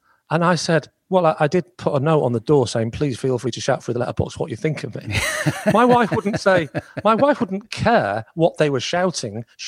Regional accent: Southport, North West England, United Kingdom; My hometown is Southport

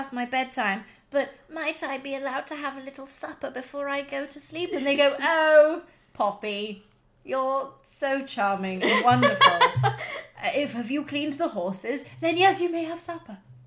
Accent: Midlands, United Kingdom; Now, I call the evening meal tea, because mm-hmm. I'm from the Midlands.

